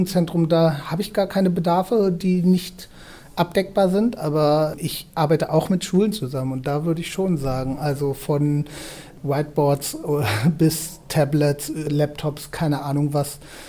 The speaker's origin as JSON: {"language": "German", "region": "Lower Saxony", "country": "Germany", "said": "Ich komme aus der Nähe von Hannover und arbeite auch in einer Kommune in der Nähe von Hannover, in Lehrte."}